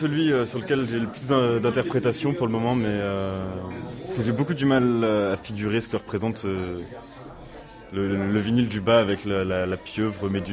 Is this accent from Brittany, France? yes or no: no; Dijon, Bourgogne-Franche-Comté, France; now in Grenoble, France; je viens de Dijon